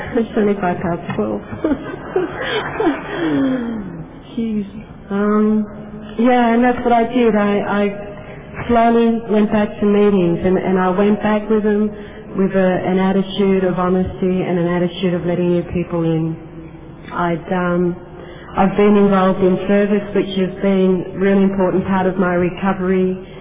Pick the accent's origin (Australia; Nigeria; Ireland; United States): Australia; moved away; I had to go up and say I'm from Australia and that, and people say, oh, just talk to me. You don't sound Australian.